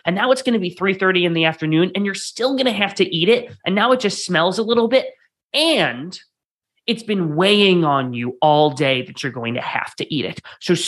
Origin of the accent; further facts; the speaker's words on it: Rochester, New York, United States; people from Rochester, my hometown